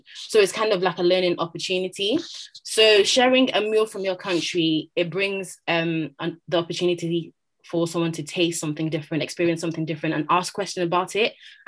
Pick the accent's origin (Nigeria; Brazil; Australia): Nigeria; because I'm Nigerian